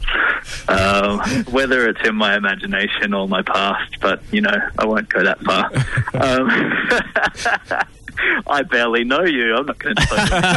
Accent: Australia; But I think as Australian actors especially

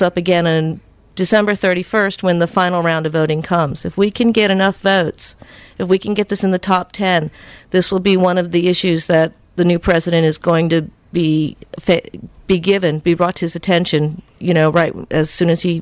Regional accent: California, United States; And I was in Canada a few weeks ago, and people approached me about it when I said I was from California.

